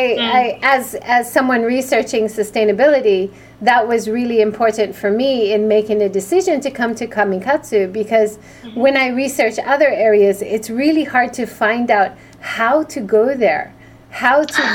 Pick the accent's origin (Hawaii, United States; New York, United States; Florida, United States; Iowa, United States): Hawaii, United States; Well, if you have a chance, I grew up in Hawaii. Hawaii has beautiful birds as well.